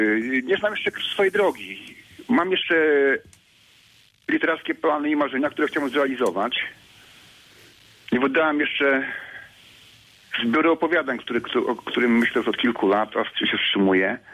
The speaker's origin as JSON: {"language": "Polish", "town": "Lubsko", "region": "Lubusz Voivodeship", "country": "Poland", "tie": "born or raised there", "said": "w promieniu 100 kilometrów poza miejscem, w którym się urodziłem, w którym się wychowałem, w którym dorastałem, z którym związana jest moja twórczość, bo wiele opowiadań jest osadzonych w realiach Lubska, okolic. Dlatego zdecydowany jestem tu zostać"}